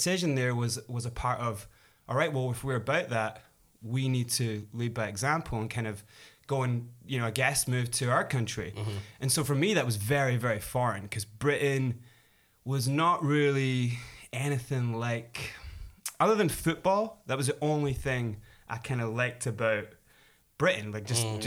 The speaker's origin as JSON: {"language": "English", "country": "South Africa", "tie": "born there", "said": "So I was born in South Africa, in the middle of apartheid."}